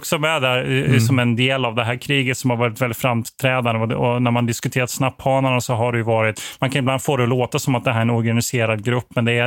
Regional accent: Växjö, Kronoberg County, Sweden; also born or lived in Blekinge; jag vet själv som uppvuxen i det här området, jag är född i Växjö och spenderat mycket tid i Blekinge

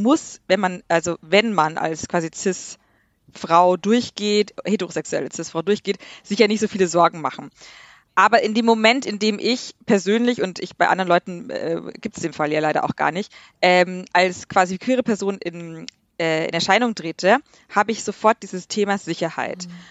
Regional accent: Regensburg, Bavaria, Germany; now in Munich, Germany; ich bin 33 Jahre alt, ich lebe in München, komme aber aus dem schönen Regensburg

